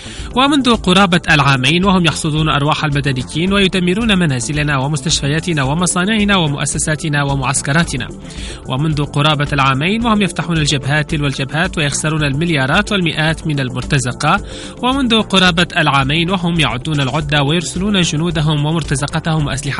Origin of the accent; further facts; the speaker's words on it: Yemen; منذ بداية العدوان الغاشم على بلادنا اليمن الحبيب